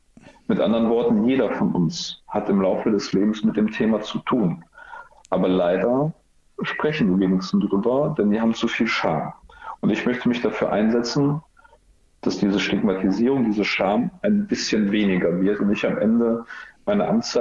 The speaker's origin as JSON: {"language": "German", "town": "Mülheim an der Ruhr", "region": "North Rhine-Westphalia", "country": "Germany", "tie": "born or raised there", "said": "Meine persönlichen Ziele liegen aber auch ganz klar in Mülheim an der Ruhr. Ich will für die Menschen in meiner Heimatstadt das Beste rausholen."}